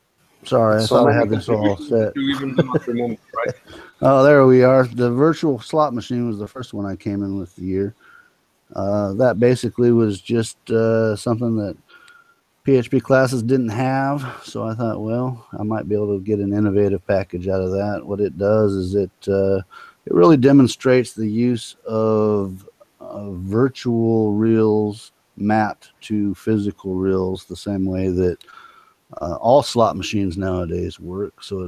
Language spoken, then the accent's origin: English; United States; Well, obviously, I'm from the United States of America.